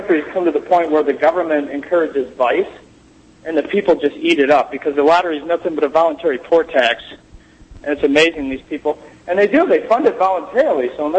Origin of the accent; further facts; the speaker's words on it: Elmhurst, Illinois, United States; I grew up in Elmhurst, Illinois. I live 14 miles straight west of the Sears Tower